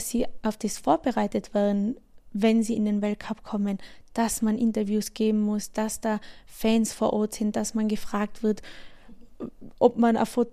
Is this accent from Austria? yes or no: yes; Austria; ich als Österreicherin